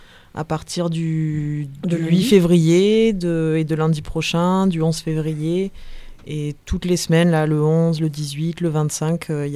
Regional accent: Marseille, Provence-Alpes-Côte d'Azur, France; Et moi, j'ai grandi à Marseille. Et il a fallu quelques pérégrinations un peu lointaines avant de me retrouver dans le Diwa. Ça fait bientôt 7 ans maintenant que je suis installée dans le coin.

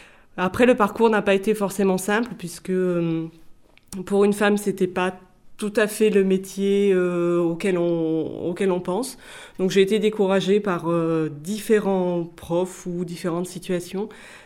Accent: Provence-Alpes-Côte d'Azur, France; j'ai grandi dans les Basses Alpes avec donc ces montagnes qui naissent et qui sont très tourmentées dans la région de Digne

